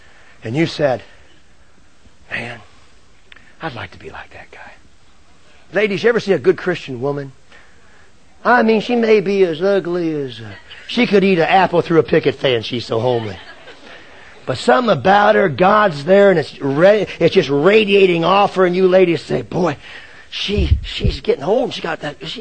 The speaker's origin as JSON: {"language": "English", "region": "Carolina", "country": "United States", "said": "I'm from Carolina. We straight talk, Brother Ingram."}